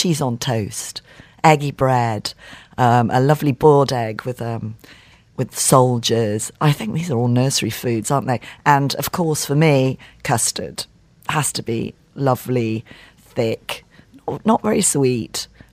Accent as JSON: {"language": "English", "region": "England", "country": "United Kingdom", "tie": "born or raised there", "said": "growing up in England"}